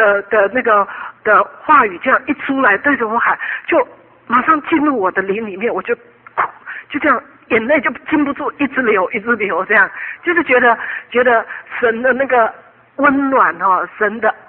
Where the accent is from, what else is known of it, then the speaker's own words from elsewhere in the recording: China; 特别是我们中国人哈